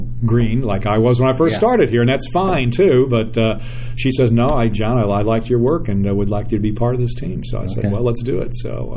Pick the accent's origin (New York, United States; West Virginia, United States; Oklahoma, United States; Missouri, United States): Missouri, United States; St. Louis; I grew up in St. Louis.